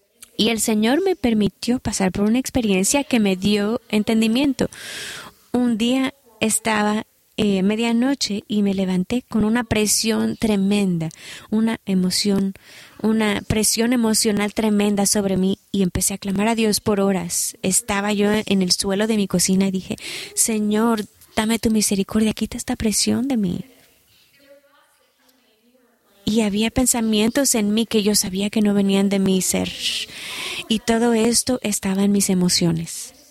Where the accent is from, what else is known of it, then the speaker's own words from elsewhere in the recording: Burkina Faso; porque yo vengo de Burkina Faso, voy a escaparme de experiencias por las que van ustedes.